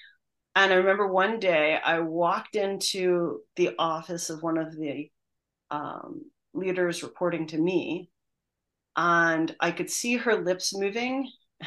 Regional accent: Canada; I'm originally Canadian

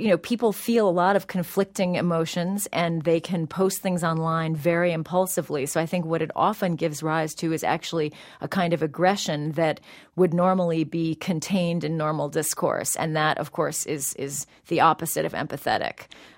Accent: San Francisco, California, United States; But, you know, I grew up in San Francisco basically in the 1970s, where the city was really drenched in a sense of what protest had meant in the 1960s

